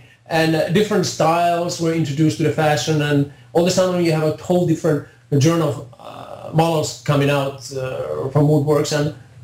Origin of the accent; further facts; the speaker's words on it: Finland; now in United States; I am originally from Finland. That's a country up north in Northern Europe, and it is exactly the opposite of Florida, where I reside right now.